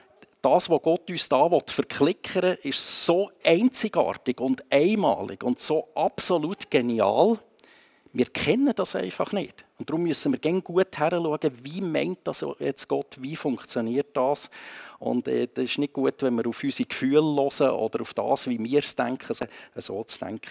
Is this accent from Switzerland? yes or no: yes; Grindelwald, Bern, Switzerland; Ich bin in Grindelwald aufgewachsen, in einem Dorf, das man einander kennt.